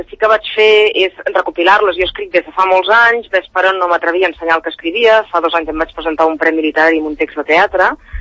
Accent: Catalonia, Spain; perquè jo sóc empordanesa i aquí i allà està ple d'imatges així

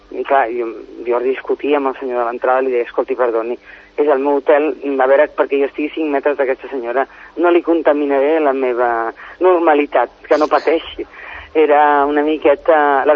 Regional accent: Catalonia, Spain; i mira que sóc catalana fins a la mèdula, i només catalana

